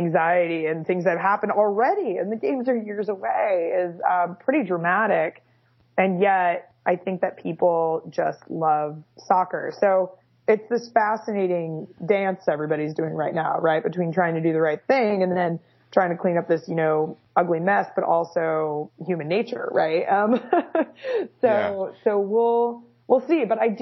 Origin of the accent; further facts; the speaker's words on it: Eugene, Oregon, United States; who died in this car accident in Eugene, Oregon, my hometown, in 1975.